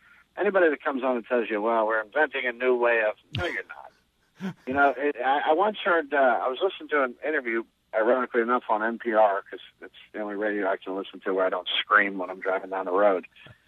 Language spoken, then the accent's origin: English; Pittsburgh, Pennsylvania, United States; Originally Pittsburgh, Pennsylvania.